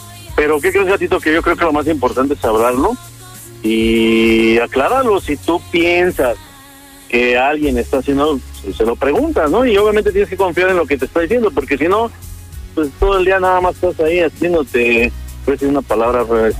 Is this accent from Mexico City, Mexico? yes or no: no; Cuautitlán Izcalli, State of Mexico, Mexico; Soy de Cuautitlán, Izcalli. … 40 años. Soy de Tezlanga